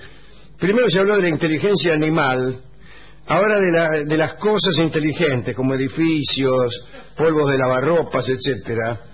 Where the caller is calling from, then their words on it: Misiones, Argentina; de Misiones